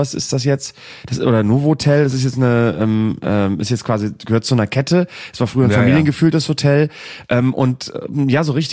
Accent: Bremen, Germany; Und ich möchte da Bremen, meiner Heimatstadt, nicht zu nahe treten

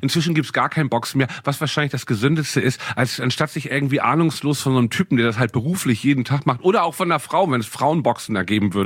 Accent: Hamburg, Germany; Ich bin ja momentan in meiner Heimatstadt in Hamburg.

